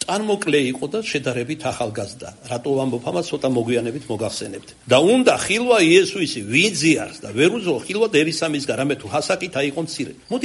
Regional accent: Kartli, Georgia; მე ქართლელი ვარ და ქართულად გეტყვით.

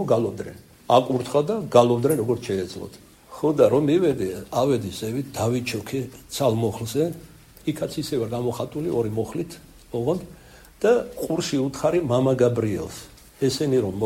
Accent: Kartli, Georgia; ქართლელი ვარ მაგრამ როცა საჭიროა მეგრელზე ჩქარავ ლაპარაკო

